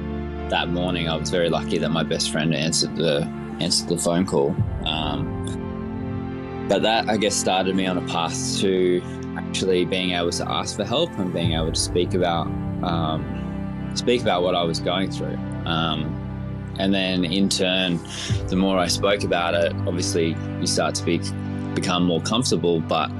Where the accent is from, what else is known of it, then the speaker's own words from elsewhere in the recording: Queensland, Australia; Growing up in Queensland and stuff, it was like we were pretty, a really working class family.